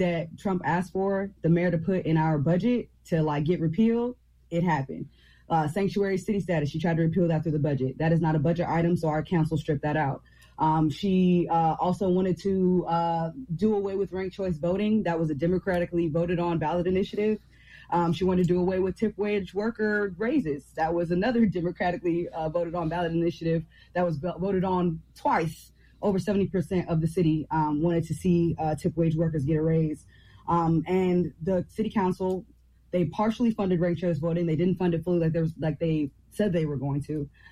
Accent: Maryland, United States; also born or lived in Germany; I'm an Army brat. I was born in Germany. So we did a little bit of moving all over the country, but I spent most of my time really in Maryland.

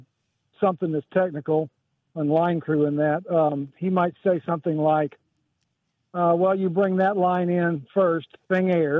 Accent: Orlando, Florida, United States; We grew up in Central Florida around Orlando.

